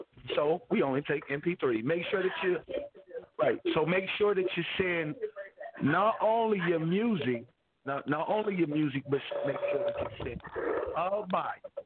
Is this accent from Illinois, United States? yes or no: no; Philadelphia, Pennsylvania, United States; Shout outs to my hometown, man. Shout outs to Philly.